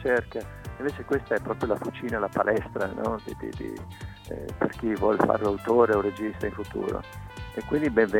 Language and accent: Italian; Venice, Veneto, Italy; Io che sono originario di Venezia